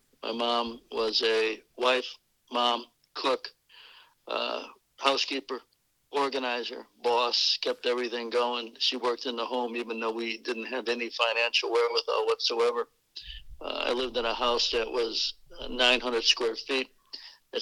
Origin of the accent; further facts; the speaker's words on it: Chicago, Illinois, United States; I'm from Chicago. There was no four-year university in the state of Illinois that would accept me out of high school.